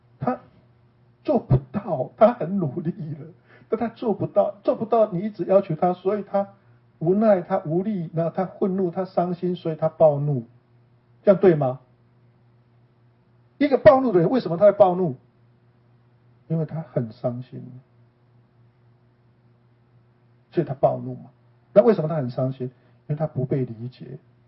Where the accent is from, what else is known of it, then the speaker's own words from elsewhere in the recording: Taiwan; now in United States; 因为我是成长在台湾的乡间嘛